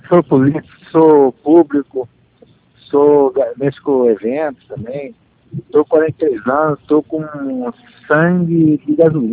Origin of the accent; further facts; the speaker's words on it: Cuiabá, Mato Grosso, Brazil; Eu sou cuiabano